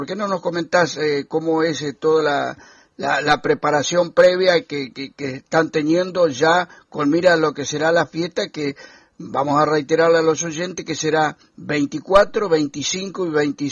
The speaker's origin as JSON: {"language": "Spanish", "town": "Villaguay", "region": "Entre Ríos", "country": "Argentina", "tie": "born there", "said": "¿Y a cuánto de mi ciudad natal de Villaguay, que está ahí nomás?"}